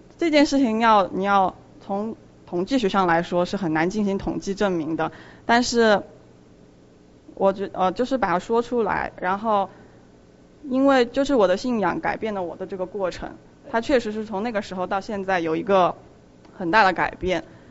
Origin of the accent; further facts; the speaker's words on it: China; 其实我学这些都是因为我在中国长大的。